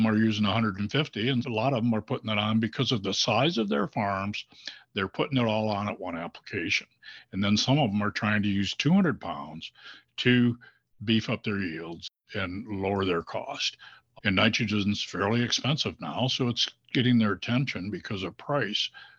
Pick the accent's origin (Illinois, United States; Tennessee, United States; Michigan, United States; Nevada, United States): Michigan, United States; that water comes from my neighborhood that I grew up in the Thumb.